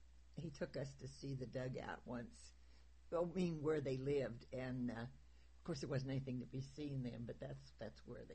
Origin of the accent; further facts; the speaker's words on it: Dodge City, Kansas, United States; born there; I was born in Dodge City at the hospital there.